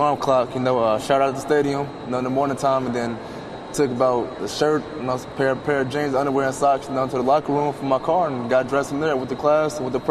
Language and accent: English; Chico, California, United States; I grew up in Chico, things like that.